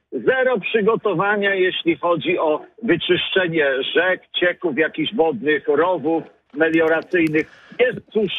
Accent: Margonin, Greater Poland Voivodeship, Poland; born there; Tu jest moje miejsce na ziemi, tu się urodziłem i cmentarz w Margoninie mamy, jest miejsca sporo, pewnie tam spocznę.

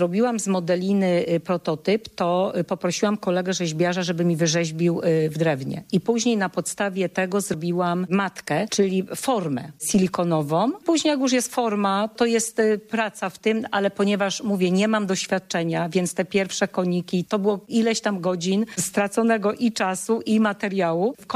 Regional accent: Konin, Greater Poland Voivodeship, Poland; To można kojarzyć z tym, że jestem z Konina.

